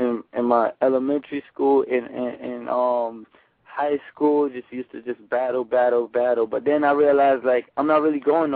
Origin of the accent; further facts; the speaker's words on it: Bronx, New York, United States; I grew up on White Plains Road. That's like the far north side, northeast side